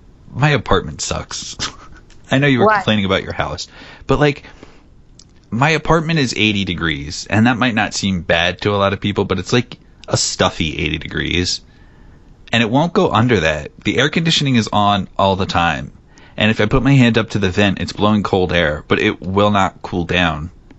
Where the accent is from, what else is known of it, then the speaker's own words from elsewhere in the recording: New Jersey, United States; now in Wilkes-Barre, United States; I live in Wilkes-Barre, Pennsylvania. But I'm originally from South Jersey.